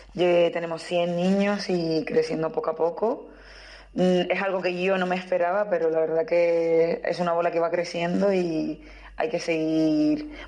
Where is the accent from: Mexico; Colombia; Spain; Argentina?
Spain; Canary Islands; Todos decimos que somos canarios, muy isleños, pero ahora mismo la isla a mí se me hace pequeña.